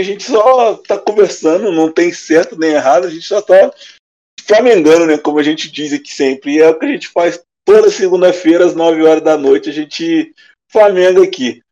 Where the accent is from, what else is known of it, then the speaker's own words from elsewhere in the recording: Brazil; eu, como brasileiro, nascido aqui, criado flamenguista